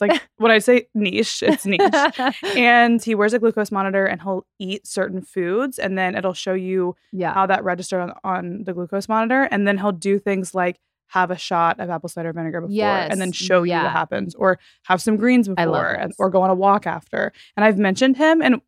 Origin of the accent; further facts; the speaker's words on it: Texas, United States; Like, I came from Texas and the suburbs.